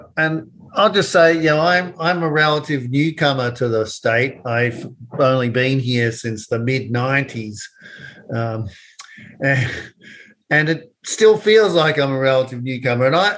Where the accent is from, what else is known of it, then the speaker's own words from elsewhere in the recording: Australia; now in United States; I came here from Australia just as an example.